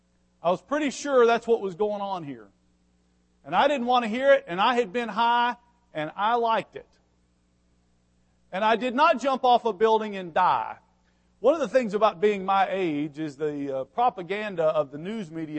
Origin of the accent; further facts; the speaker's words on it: Blytheville, Arkansas, United States; I'm from Blytheville, by the way. Beautiful, beautiful place, Lily of the Valley.